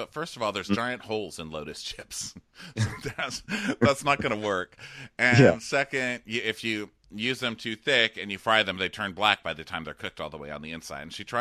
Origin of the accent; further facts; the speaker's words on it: the South, United States; I'm from the South, so I just